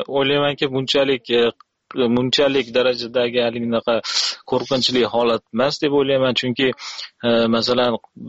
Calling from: Russia; Men Rossiyadan.

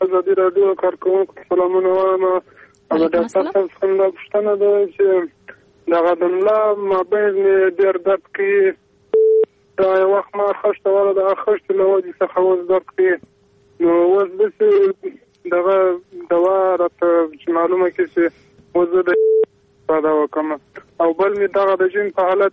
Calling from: Helmand, Afghanistan; د هلمند ولایت خبرې

